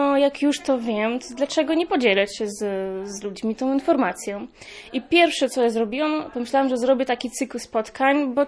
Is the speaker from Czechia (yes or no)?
no; Ukraine; Polish is a second language; Powiem szczerze, że no jestem z Ukrainy i u nas no już jest ten teraz problem